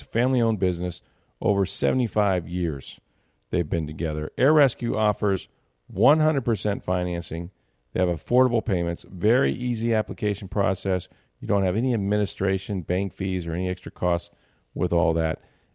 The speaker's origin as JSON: {"language": "English", "town": "Tampa", "region": "Florida", "country": "United States", "tie": "born or raised there", "said": "You know, I grew up in Tampa Bay, so when I was a kid, the Bucks weren't even here."}